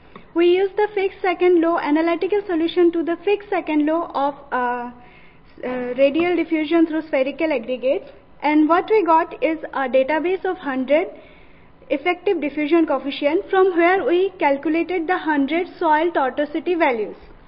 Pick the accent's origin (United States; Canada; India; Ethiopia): India; I'm from India, and we chose two eastern states from India